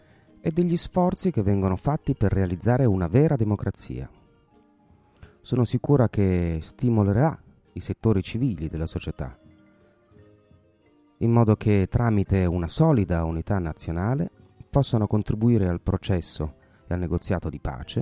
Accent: Guatemala; Forse proprio perché tra tutti i paesi dell'America Latina è proprio in Guat

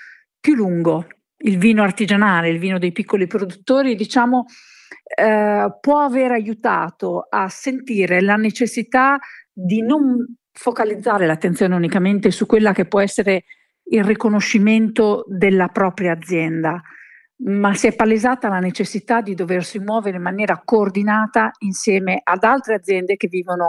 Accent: Emilia-Romagna, Italy; mi verrebbe da dire regione, vede, da vera romagnola, ma la regione è l'Emilia Romagna.

